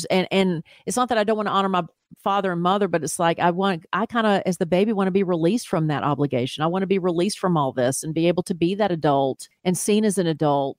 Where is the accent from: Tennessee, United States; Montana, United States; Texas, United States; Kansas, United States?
Tennessee, United States; now in Atlanta, United States; It's like we're here in Atlanta and I grew up near Nashville and my mother lived in Nashville the last decades of her life.